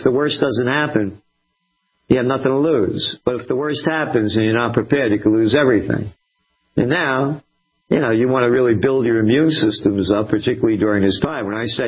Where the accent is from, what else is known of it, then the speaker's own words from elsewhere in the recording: Bronx, New York, United States; Bronx, I grew up right near the Bronx Zoo.